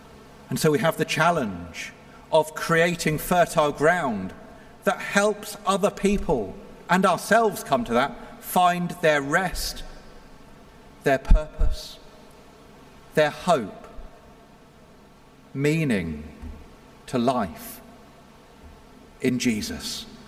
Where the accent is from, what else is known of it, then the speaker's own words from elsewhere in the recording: England, United Kingdom; And yes, I'm saying that as an Englishman, as you're celebrating 250 years of getting away from England.